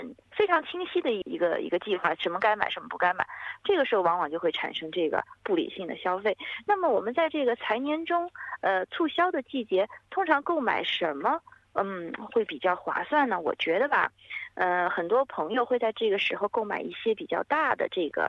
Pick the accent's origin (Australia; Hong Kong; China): Australia; 如果像我们澳洲人或者说是西方人，可能对这个圣诞节比较注重